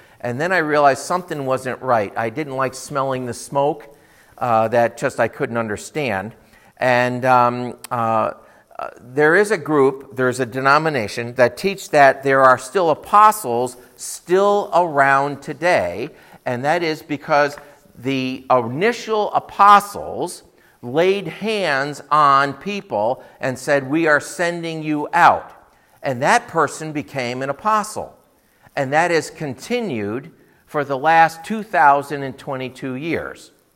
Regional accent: Rochester, New York, United States; When I came here, I was from Rochester, New York, and I came here and I was sent from my church, the Fairport Community Church, to here.

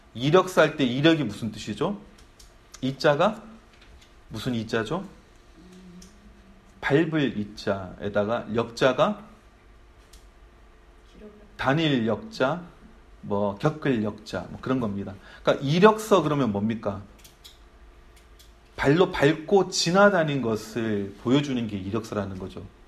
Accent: South Korea; 한국에서 태어나고 또 살아가면서 가장 많이 듣게 되는 말 중에 하나가 줄을 잘 서야 된다라고 하는 그런 이제 말입니다.

